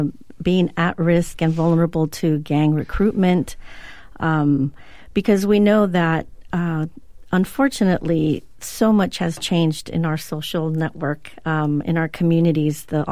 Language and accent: English; Redwood City, California, United States; So when I was growing up in Redwood City, California